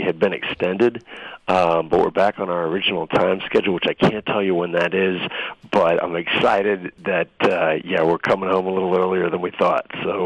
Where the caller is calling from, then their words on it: Kuwait; I'm calling from Kuwait.